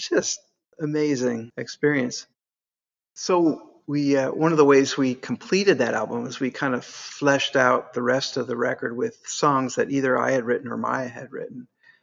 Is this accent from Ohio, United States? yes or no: no; Park Forest, Illinois, United States; Near Chicago, in a little town called Park Forest on the south side.